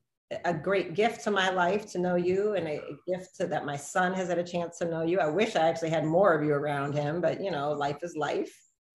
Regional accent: Detroit, Michigan, United States; We have the same birthday. We're both from Detroit.

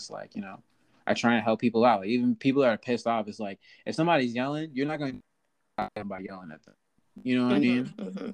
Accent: Rochester, New York, United States; moved away as an adult; now in Chicago, United States; I'm from Rochester, New York. I was born and raised there, but my mom is from Chicago.

